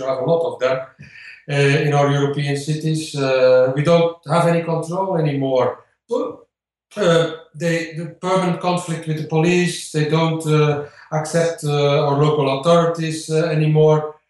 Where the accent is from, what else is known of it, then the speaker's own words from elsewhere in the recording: Antwerp, Flanders, Belgium; English is a second language; You talked about Antwerp. It's also my hometown. I'm a city councillor in Antwerp.